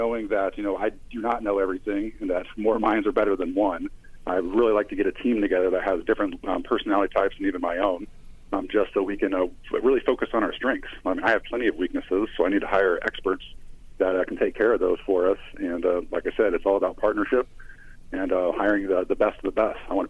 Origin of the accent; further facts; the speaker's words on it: Decatur, United States; I do have contacts in all those communities since I was born and raised in Decatur.